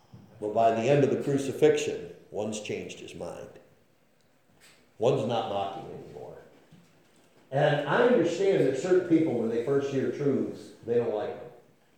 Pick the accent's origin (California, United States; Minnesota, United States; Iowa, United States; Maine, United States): Maine, United States; Machias; I grew up on Route 16 over Machias. And I think within the township of Machias, I can find three spots on the road where kids my age died.